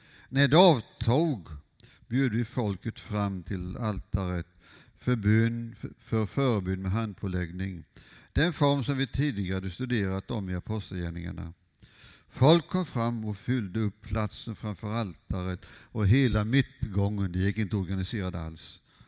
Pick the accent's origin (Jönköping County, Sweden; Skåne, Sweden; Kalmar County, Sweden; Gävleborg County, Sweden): Jönköping County, Sweden; Skästa; när jag var barn och ungdom hemma i Skästa mellan Huskvarna och Gränna.